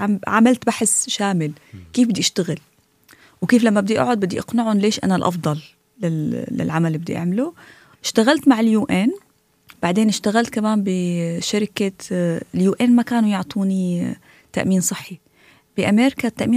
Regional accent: Syria; فأنا رفعت إيدي قلت لهم أنا من سوريا. الكل طلع هيك استغرب انه في حدا سوري موجود لان انا من سوريا

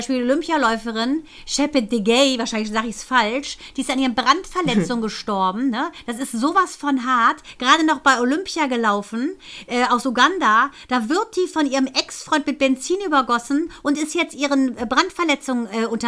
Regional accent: Kassel, Hesse, Germany; es ist ja so nah auch an Kassel, da wo ich wo ich aufgewachsen bin.

